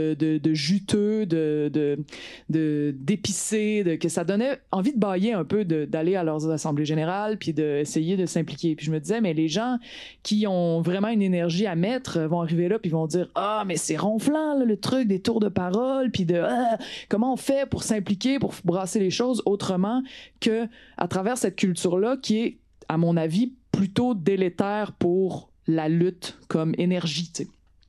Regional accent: Quebec City, Quebec, Canada; j'ai fait le conservatoire d'art dramatique à Québec. Je viens de Québec. J'ai été députée au centre-ville de Québec aussi. Je me suis vraiment enracinée là.

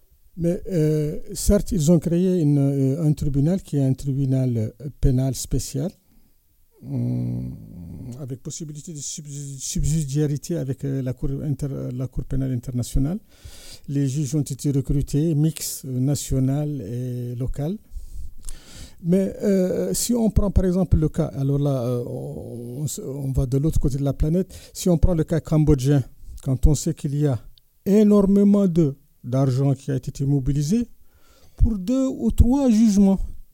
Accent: Mauritania; Effectivement, chez nous, en Mauritanie, nous avons eu le même cas.

